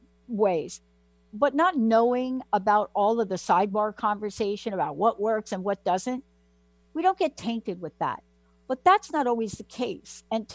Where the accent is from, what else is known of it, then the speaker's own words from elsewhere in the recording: East Coast, United States; I grew up on the East Coast as well.